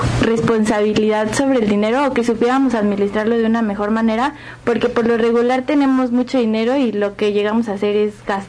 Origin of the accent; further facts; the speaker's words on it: Mexico; nosotros como mexicanos lo solemos gastar aproximadamente el del 40 al 45% pagando deudas